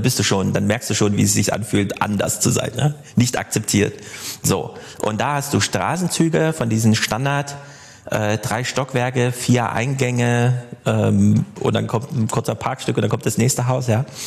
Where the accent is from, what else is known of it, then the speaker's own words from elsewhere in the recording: Jena, Thuringia, Germany; ich komme aus Jena, das ist das München des Ostens, wie man immer so sagt, ja, 25% der Stadt sind einfach Studenten